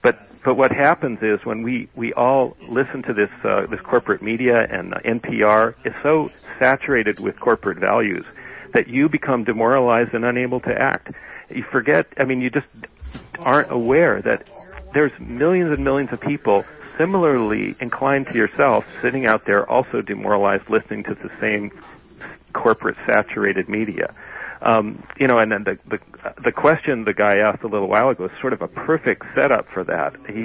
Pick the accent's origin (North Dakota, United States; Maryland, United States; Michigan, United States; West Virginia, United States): North Dakota, United States; You know, I don't come from, you know, the West Coast. I live in San Francisco now, but I grew up in North Dakota.